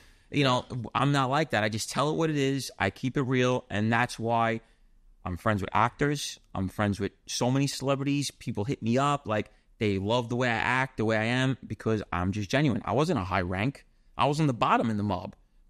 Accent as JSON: {"language": "English", "region": "New York", "country": "United States", "said": "But yeah, everyone knows I'm from New York most of the time when I talk, or Boston. Please don't say Boston."}